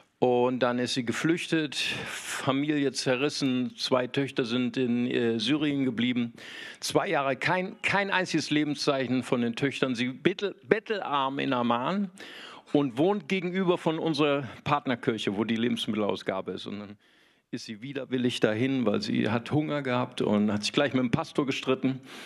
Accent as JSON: {"language": "German", "town": "Bonn", "region": "North Rhine-Westphalia", "country": "Germany", "said": "Ja, ich komme, wie gesagt, aus Bonn."}